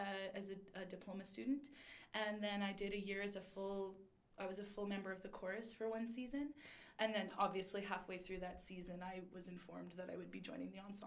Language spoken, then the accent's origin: English; Saskatoon, Saskatchewan, Canada; also born or lived in Edmonton; I was born in Edmonton. And then when I was two, we moved back to Saskatoon.